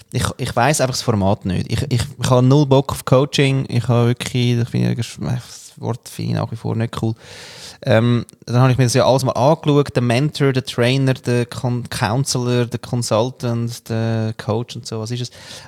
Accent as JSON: {"language": "German", "country": "Austria"}